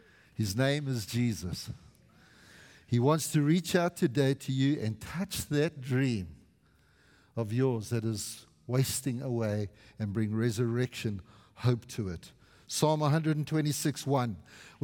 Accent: South Africa; now in Canada; It's not come here and be South African. I'm always going to be South African. I am now a Canadian citizen and I'm inculcated and I understand the culture.

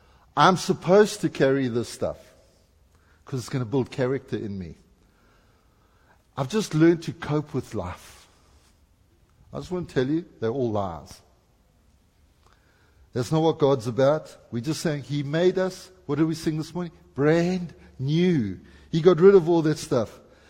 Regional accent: Durban, KwaZulu-Natal, South Africa; I was from Durban.

